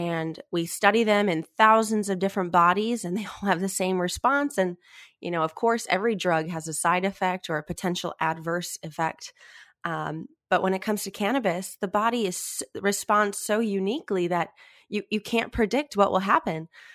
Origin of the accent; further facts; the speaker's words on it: Minnesota, United States; I returned home to my home state of Minnesota